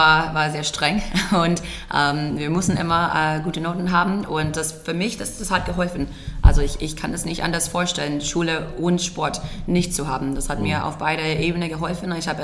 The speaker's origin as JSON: {"language": "German", "country": "United States", "tie": "born or raised there", "second_language": "German", "said": "Ich bin in Amerika geboren und aufgewachsen und war auch dort in der High School."}